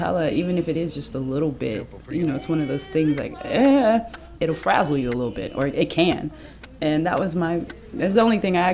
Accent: Nebraska, United States; growing up in the Midwest, because I'm from Nebraska.

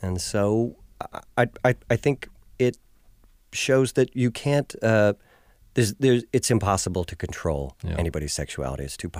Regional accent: Detroit, Michigan, United States; And I came from Detroit, and everybody there was like, no, it'll never work. It was just a really heavy place.

